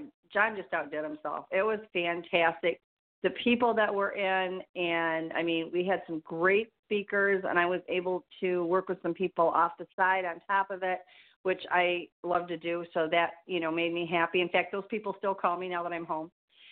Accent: Michigan, United States; I was born in the North, and I'm a Michigan girl. Love Michigan.

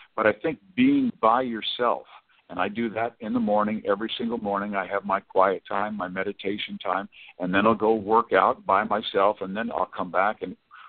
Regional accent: Merriam, Kansas, United States; And I was raised in Merriam, Kansas, one of five children. I'm in the middle.

